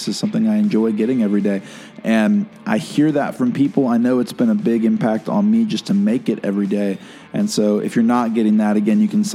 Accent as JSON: {"language": "English", "town": "Atlanta", "region": "Georgia", "country": "United States", "tie": "born or raised there", "said": "I've been a Braves fan from back before they were good, right? Because I grew up in Atlanta, so I was a Braves fan in the 80s."}